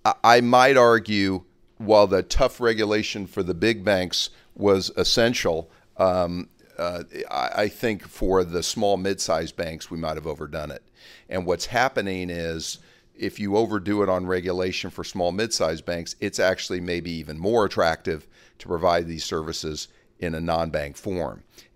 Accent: Kansas, United States; I'm from Kansas.

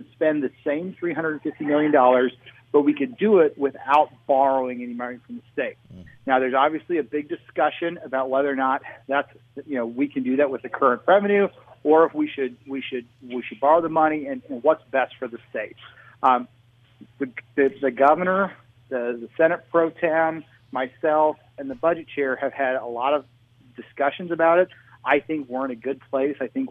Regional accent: Springfield, Missouri, United States; So I am from Springfield, Missouri

